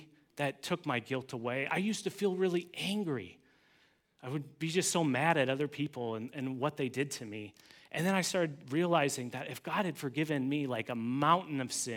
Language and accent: English; Altoona, Wisconsin, United States; So I grew up in Wisconsin, in western Wisconsin, in a place called Altoona.